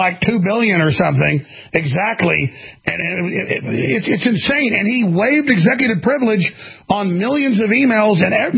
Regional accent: United States; just at an instinctive level as an American, as just a father, as a businessman, as a journalist

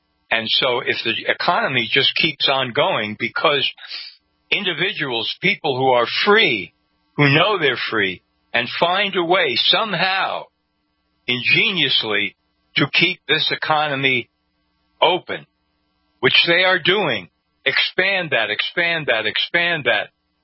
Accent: New York, United States; born there; I mean, I've lived in New York for a long time. I was born in New York.

